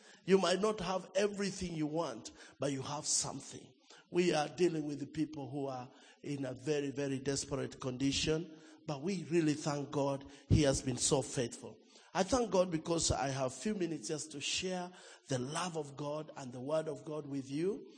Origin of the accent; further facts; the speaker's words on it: Nakuru, Nakuru County, Kenya; I'm from Nakuru, Kenya.